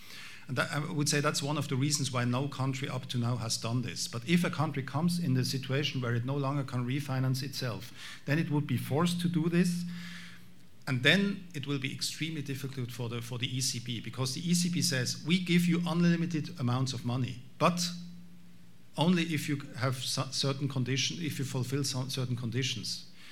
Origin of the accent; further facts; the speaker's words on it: Switzerland; I mean, I come from Switzerland. We have we are not member of the EU